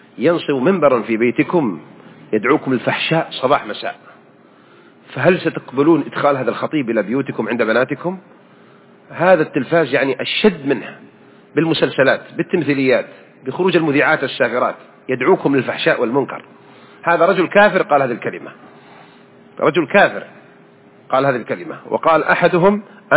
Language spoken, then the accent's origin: Arabic; Mecca, Makkah Province, Saudi Arabia; وهذه كانت عادة وأنا أذكرها وأنا صغير في مكة